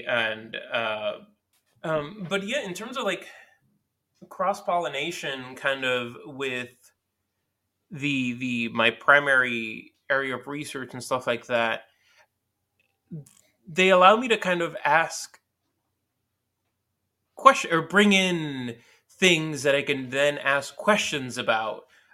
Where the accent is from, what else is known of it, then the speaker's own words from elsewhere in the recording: Puerto Rico; I'm from Puerto Rico. My parents are Cuban. My grandmothers and grandfathers are Cuban.